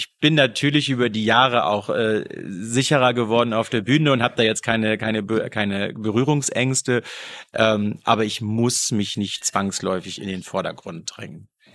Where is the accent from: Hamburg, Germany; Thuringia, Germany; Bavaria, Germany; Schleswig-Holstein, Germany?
Hamburg, Germany; ich bin Hamburger